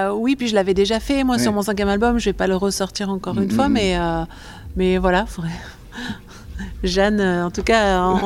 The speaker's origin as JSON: {"language": "French", "town": "Port-de-Bouc", "region": "Provence-Alpes-Côte d'Azur", "country": "France", "tie": "born or raised there", "said": "Moi, j'ai passé mon enfance à Port de Bouc. C'est une petite ville au bord de la mer."}